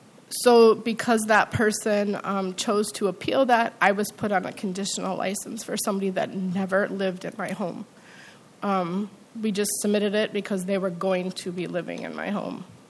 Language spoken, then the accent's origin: English; Farmington, Minnesota, United States; I am from Farmington, and I recently had a negative action placed against me for what I feel is a ridiculous reason.